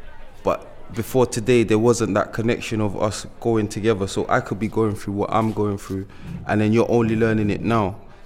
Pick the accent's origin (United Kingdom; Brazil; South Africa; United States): United Kingdom; London; now in Bristol, United Kingdom; because I'm from London, you know